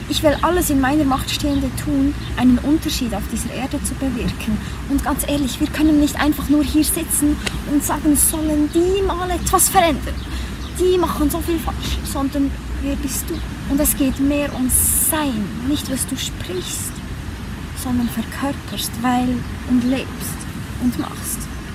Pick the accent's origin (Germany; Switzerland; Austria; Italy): Switzerland; die Erfahrung zu machen, als Schweizerin, als Frau geboren zu sein